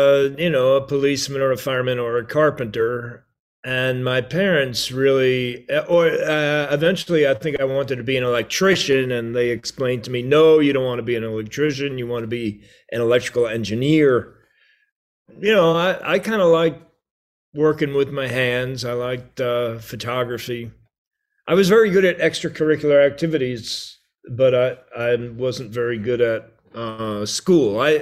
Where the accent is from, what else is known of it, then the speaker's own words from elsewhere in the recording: Merrick, New York, United States; also born or lived in Brooklyn, United States; Well, we were born in Brooklyn. We grew up on Long Island in the town of Merrick.